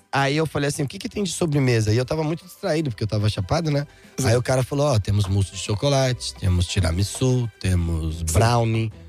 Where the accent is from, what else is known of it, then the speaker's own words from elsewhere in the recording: Brazil; não é só porque eu sou brasileiro que eu não entendo as coisas não